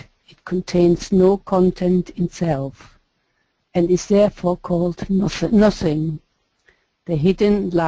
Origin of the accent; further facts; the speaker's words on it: Germany; now in England, United Kingdom; I live in England, but I am German.